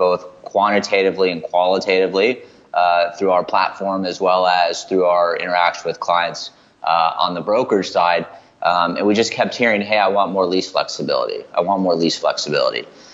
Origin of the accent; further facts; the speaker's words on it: Texas, United States; So I'm from Texas originally, and I went to college in Atlanta at Emory.